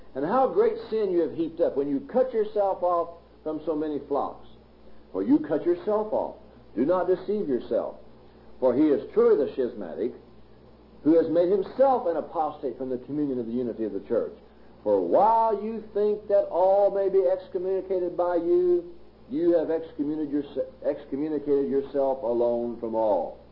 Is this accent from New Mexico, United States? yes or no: no; Texas, United States; You know, I'm from Texas, therefore the world ought to, you know.